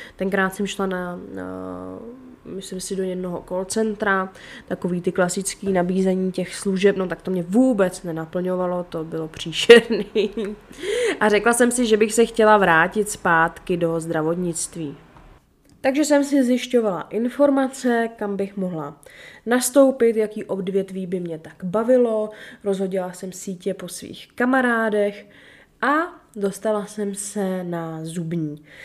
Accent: Děčín, Ústí nad Labem Region, Czechia; moved away as an adult; now in Prague, Czechia; Já jsem z Děčína původem, kde jsem teda na střední školu chodila na střední zdravotnickou školu.

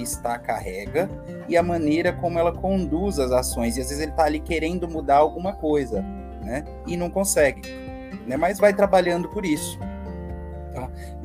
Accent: São Paulo, Brazil; Eu vou dar o exemplo que eu sou paulistano, não moro mais em São Paulo.

